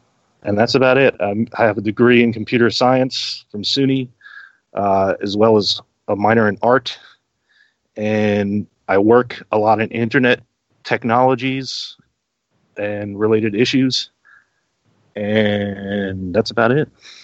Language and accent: English; New York, United States; also born or lived in Arizona; I was born and raised in New York State. My family has a Jewish background.